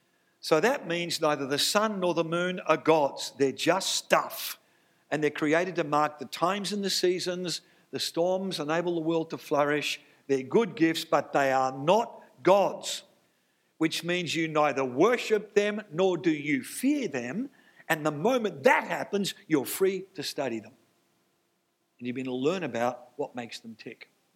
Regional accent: Australia; I come from Australia.

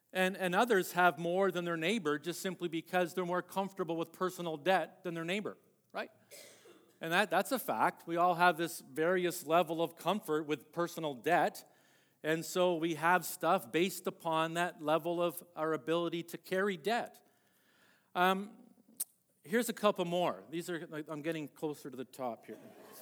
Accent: Ontario, Canada; So I grew up in Ontario, and my sister and I, older sister, we grew up in what I guess today would be called a lower income family.

